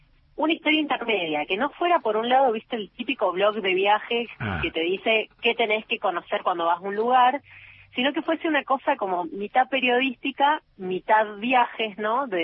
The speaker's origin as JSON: {"language": "Spanish", "region": "San Juan", "country": "Argentina", "said": "Sí, sí, soy sanjuanina y estoy acá desde la Radio Nacional San Juan, el LRA 23."}